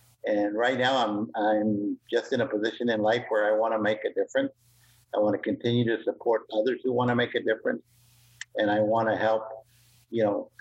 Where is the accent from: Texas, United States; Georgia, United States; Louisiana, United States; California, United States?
Texas, United States; San Antonio; I basically was born and raised in San Antonio, Texas, to a Chicano father and a British mother who was a war bride.